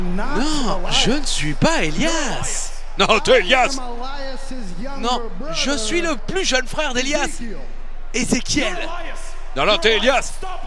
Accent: Strasbourg, Grand Est, France; Ah non, attention, déjà moi, je suis strasbourgeois.

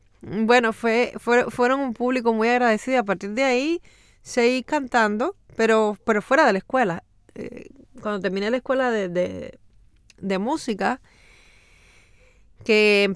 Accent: Cuba; also born or lived in Russia; Y soy nacida en Rusia, crecí en Cuba, mi padre es etíope y mi madre es cubana. Soy todo eso junto.

